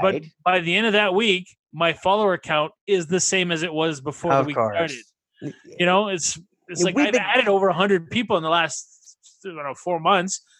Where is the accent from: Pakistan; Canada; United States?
Canada; I'm a Canadian actor